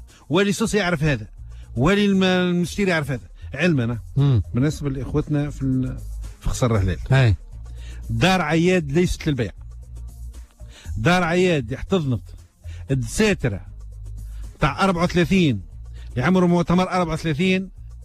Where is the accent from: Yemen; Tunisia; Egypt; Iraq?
Tunisia; أنا تونسي ونعتز به